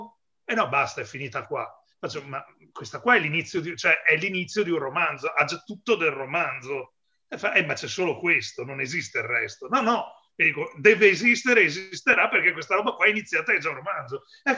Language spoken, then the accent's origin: Italian; Veneto, Italy; now in Bologna, Italy; ma io sono bolognese, veneto trasportato a Bologna da più di 20 anni